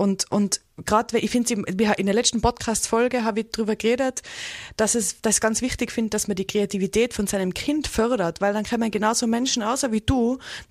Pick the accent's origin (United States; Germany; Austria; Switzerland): Austria; Innsbruck, Tyrol; Ich bin in Innsbruck.